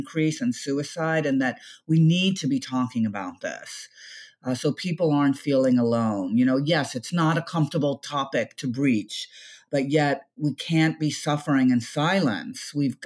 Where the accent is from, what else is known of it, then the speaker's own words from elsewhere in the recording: United States; I love being an American, but I got to tell you, I could easily be an American that lives in Europe.